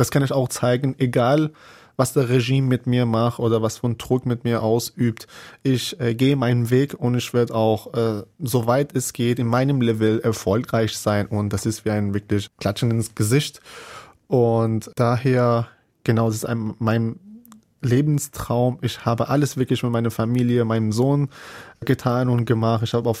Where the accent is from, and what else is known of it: Bandar Anzali, Gilan, Iran